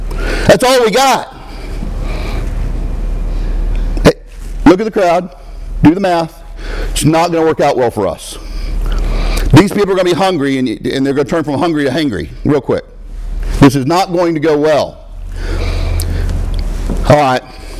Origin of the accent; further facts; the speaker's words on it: Texas, United States; I'm not acclimated to that kind of heat, and I'm from Texas.